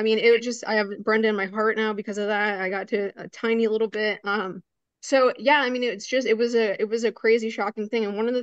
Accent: Georgia, United States; That's another Southern fan, cause I grew up in Georgia.

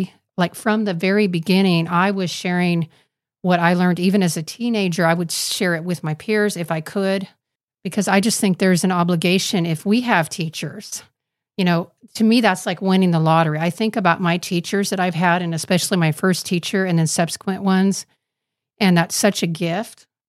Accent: Kansas, United States; I'm from the Bible Belt because I'm from Kansas, right?

